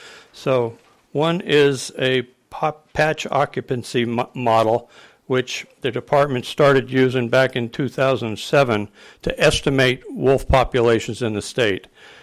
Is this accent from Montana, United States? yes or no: yes; Montana, United States; I'm from House District number 13 in beautiful northwestern Montana.